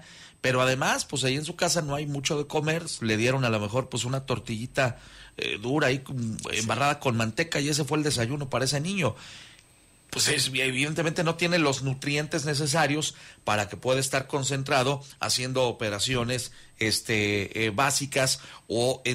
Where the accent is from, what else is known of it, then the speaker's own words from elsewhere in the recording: Mexico; Pues porque también somos mexicanos